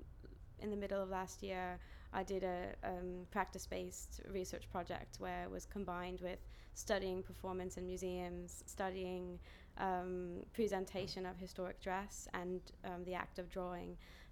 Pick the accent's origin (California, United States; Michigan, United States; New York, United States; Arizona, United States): New York, United States; New York City; moved away as an adult; now in London, United Kingdom; I'm 32 years old. I'm from New York City, but I live in London.